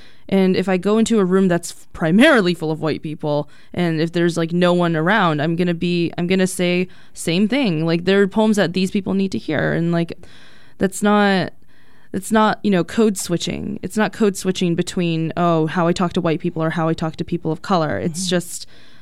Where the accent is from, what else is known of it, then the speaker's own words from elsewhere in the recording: United States; I never want it to be erased that I'm Chinese American.